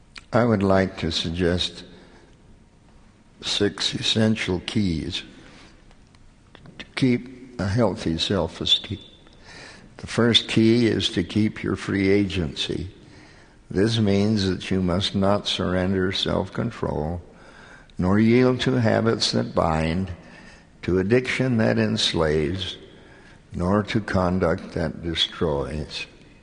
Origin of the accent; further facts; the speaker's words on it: Cottonwood, Utah, United States; When I was growing up in the Cottonwood area of Salt Lake County, it was a rural part of the valley.